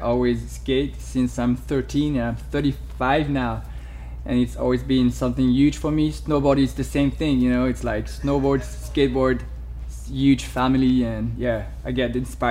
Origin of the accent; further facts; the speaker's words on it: Cannes, Provence-Alpes-Côte d'Azur, France; accent: French; English is a second language; So I'm French, as you can hear with my accent. I'm from Cannes, which is the east south of France.